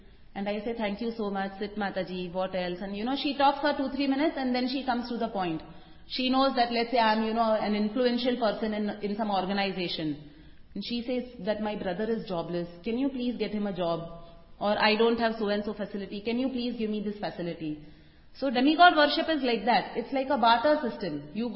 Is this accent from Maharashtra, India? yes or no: yes; Mumbai, Maharashtra, India; since I'm from Bombay, I can tell about Bombay.